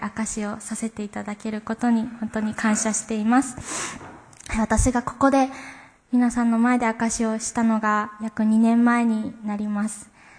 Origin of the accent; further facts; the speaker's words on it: Kagoshima, Japan; 私は鹿児島県で育ったんですが、クリスチャンホームで育ちました。